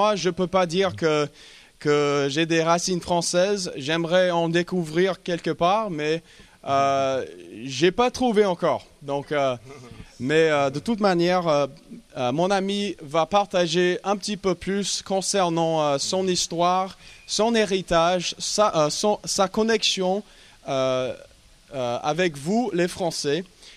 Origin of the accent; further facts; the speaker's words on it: North Carolina, United States; French is a second language; je viens de Caroline du Nord aux États-Unis.